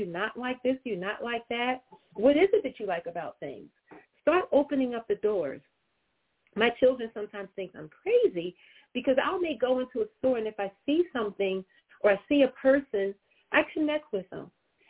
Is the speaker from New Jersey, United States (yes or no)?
no; Pennsylvania, United States; So I'm learning the South because I'm a Northern girl. I am. I'm from the North. I'm from Pennsylvania. And I thought that I had done something when I moved to Maryland.